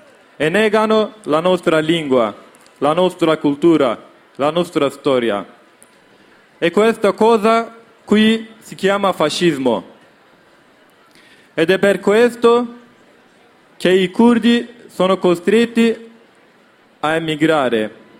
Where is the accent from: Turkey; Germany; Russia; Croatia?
Turkey; Dersim, Tunceli Province; Italian is a second language; now in Italy; Io vengo dal Kurdistan, parte Turchia.